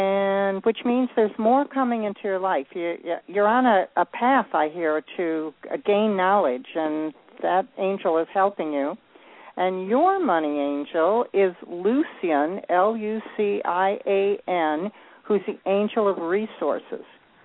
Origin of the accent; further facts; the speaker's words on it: Michigan, United States; What part of Michigan? I'm from Michigan originally.